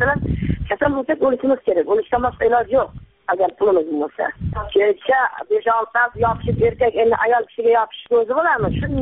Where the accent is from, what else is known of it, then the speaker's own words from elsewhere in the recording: Samarkand, Samarqand Region, Uzbekistan; Samarqand.